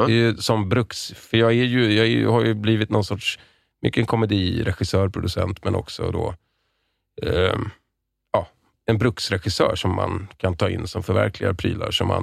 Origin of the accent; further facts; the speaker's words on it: Lidingö, Stockholm County, Sweden; Jag är uppvuxen på Lidingö, så jag hade väl lite det sättet och kanske det tonläget i rösten